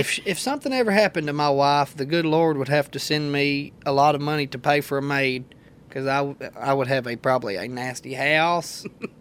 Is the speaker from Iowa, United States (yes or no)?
no; Berea, Kentucky, United States; and I'm from Hillbilly Town, you know, in Berea, and they get a kick out of me because the way I think and the way I speak is different than what they're used